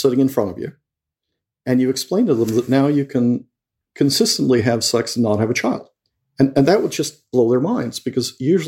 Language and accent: English; Mexico; one of the things that pushed me to write this book is I grew up in Mexico